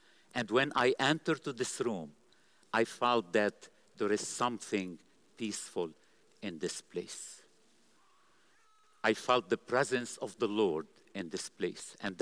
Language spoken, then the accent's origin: English; Lebanon; I grew up in Lebanon, born and grew up in Lebanon from, you know, Middle East and North Africa area. And I used to grow up in a zone war